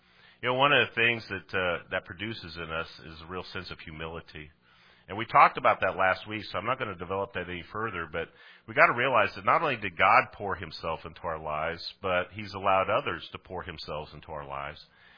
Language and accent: English; Colorado, United States; moved away; because I came from Colorado. I moved here where I knew nobody.